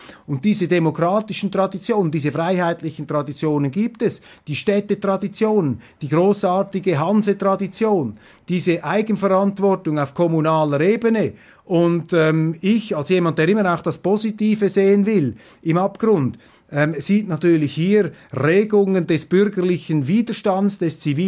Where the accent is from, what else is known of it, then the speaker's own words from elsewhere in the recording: Switzerland; Großbritannien ist für mich als Schweizer immer auch eine Art verwandte Schwesterrepublik gewesen.